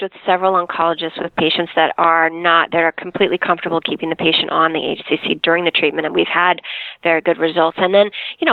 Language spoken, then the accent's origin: English; Long Island, New York, United States; because I am from Long Island, and it is everywhere, unfortunately, out here.